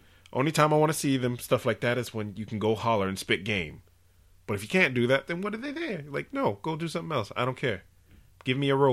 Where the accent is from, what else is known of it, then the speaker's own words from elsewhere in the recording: Atwater, United States; Growing up in Atwater, I had 7 cousins who used to live down the street from me.